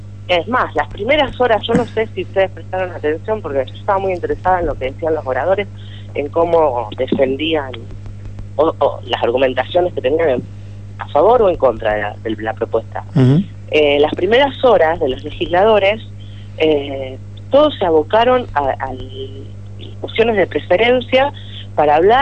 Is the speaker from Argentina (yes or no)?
yes; Argentina; como argentina me queda el sabor amargo y la indignación